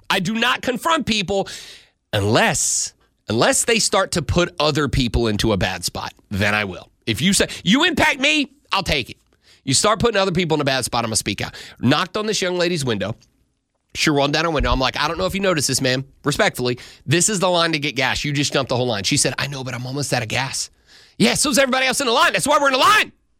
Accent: Florida, United States; I grew up on the Florida Panhandle.

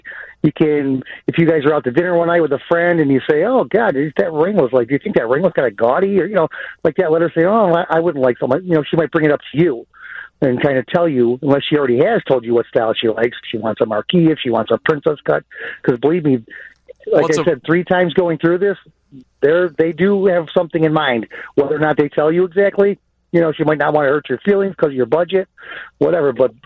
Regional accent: Beverly, United States; I'm an Irish electrician from Beverly, my friend.

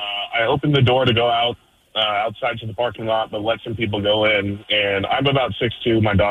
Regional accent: Granite Falls, United States; I was at the Eagles Club in my hometown of Granite Falls at a memorial

